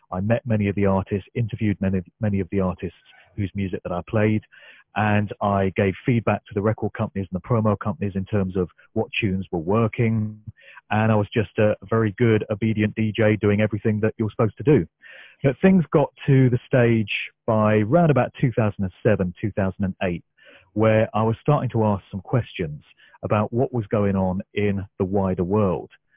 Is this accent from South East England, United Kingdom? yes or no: yes; Oxford, South East England, United Kingdom; first of all in my hometown of Oxford, then all over the UK